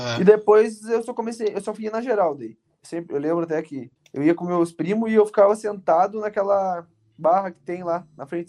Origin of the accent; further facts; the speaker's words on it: Porto Alegre, Rio Grande do Sul, Brazil; sou aqui de Porto Alegre, sou Mengão